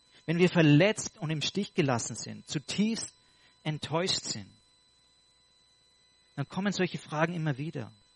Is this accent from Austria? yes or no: yes; Austria; Wir als Österreicher, wir haben nicht so gute Spieler wie die Deutschen